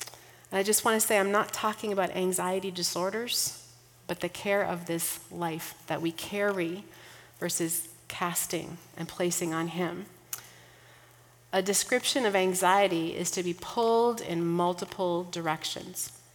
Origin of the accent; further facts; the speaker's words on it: Minnesota, United States; I'm from Minnesota. We fish. We cast.